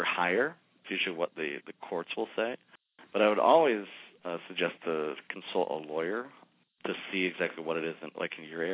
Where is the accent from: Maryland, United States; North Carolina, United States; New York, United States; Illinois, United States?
New York, United States; Binghamton; I grew up in Binghamton, New York, so I know exactly where Harrisburg is.